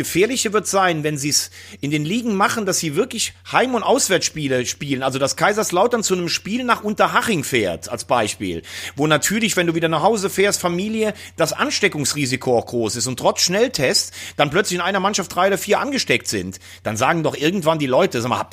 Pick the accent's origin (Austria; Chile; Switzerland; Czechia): Chile; German is a second language